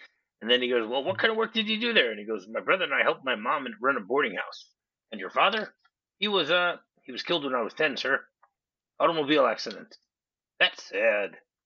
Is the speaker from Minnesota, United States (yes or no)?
no; Michigan, United States; moved away; I grew up in Michigan. So, you know